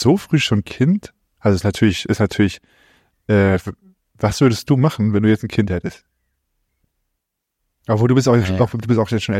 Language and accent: German; Hamburg, Germany; Ich als Hamburger kriege ja nichts mit.